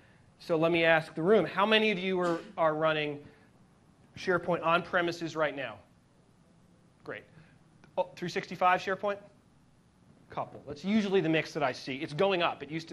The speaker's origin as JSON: {"language": "English", "town": "Boston", "region": "Massachusetts", "country": "United States", "said": "But I am from Boston. We are very proud."}